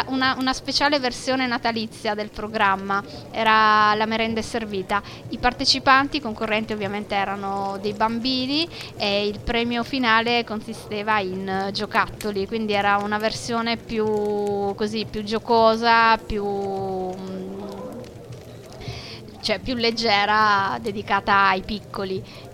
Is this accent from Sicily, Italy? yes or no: yes; Sicily, Italy; born there; now in Trieste, Italy; anche se abito a Trieste da più di 35 anni ormai, io sono nata in Sicilia e mantengo vive queste mie radici, queste mie tradizioni